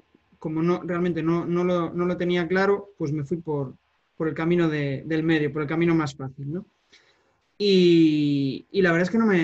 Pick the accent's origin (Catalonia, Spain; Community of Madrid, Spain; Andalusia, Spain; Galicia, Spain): Galicia, Spain; Pues yo soy de Galicia, con lo cual estudié aquí en mi comunidad.